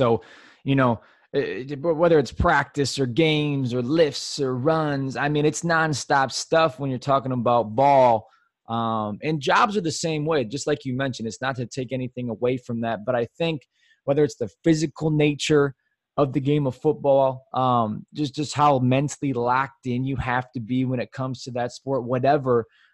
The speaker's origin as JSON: {"language": "English", "town": "Plymouth", "region": "Michigan", "country": "United States", "said": "I'm from Plymouth, Michigan. Everyone was kind of the same."}